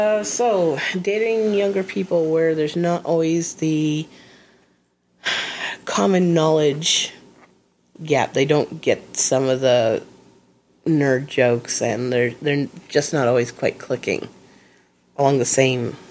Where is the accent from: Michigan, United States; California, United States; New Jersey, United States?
California, United States; San Francisco; also born or lived in Europe; I'm from the San Francisco area and thus a snob.